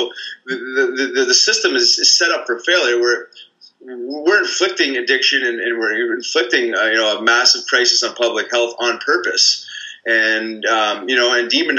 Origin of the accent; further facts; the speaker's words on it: Winnipeg, Manitoba, Canada; And I grew up in Winnipeg.